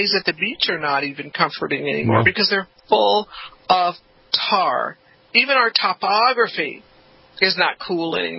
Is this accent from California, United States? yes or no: yes; California, United States; because I'm from California, I have these $200 a pair tennis shoes that I wore to the beach.